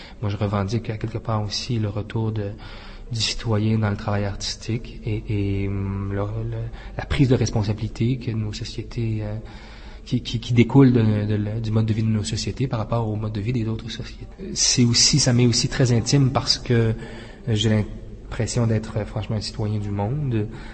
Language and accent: French; Quebec, Canada; chez nous, au Canada, au Québec et à Montréal particulièrement.